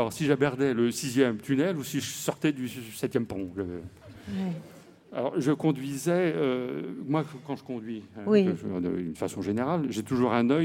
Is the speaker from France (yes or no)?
yes; France; je suis français